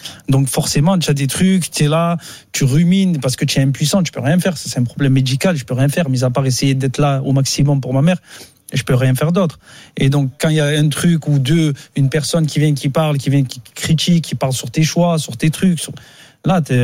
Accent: Marseille, Provence-Alpes-Côte d'Azur, France; Ce n'est pas parce que je suis Marseillais que je dois critiquer

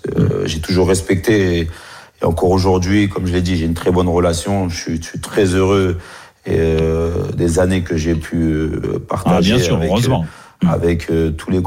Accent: DR Congo; Moi, je suis originaire du Congo-Kinshasa.

